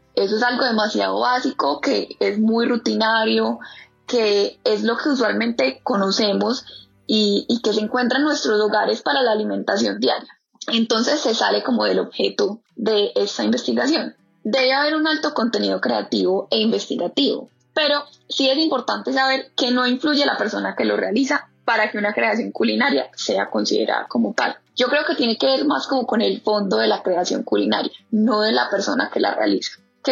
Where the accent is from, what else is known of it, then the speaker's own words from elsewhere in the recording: Colombia; soy colombiana y actualmente vivo en Medellín, Colombia. Tengo 23 años